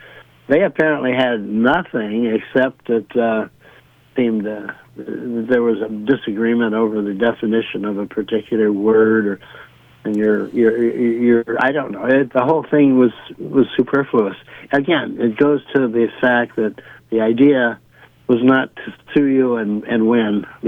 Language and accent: English; Sacramento, California, United States; Briefly, when I was growing up in Sacramento, there was the Sacramento Union at the time.